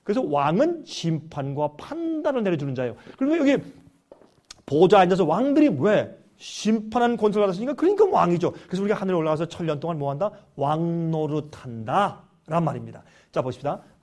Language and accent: Korean; South Korea; 저도 한국 사람인데